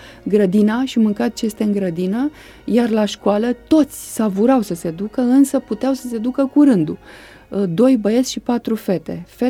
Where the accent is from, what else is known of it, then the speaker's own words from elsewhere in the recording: Craiova, Dolj, Romania; born there; now in Pitești, Romania; Craiova, ei fiind atunci repartizați la un combinat petrochimic pe acolo. Apoi s-au stabilit în Pitești, după câteva escale, dar una din escale a fost și aceea de la Craiova, unde, deși orașul meu natal, n-am mai revenit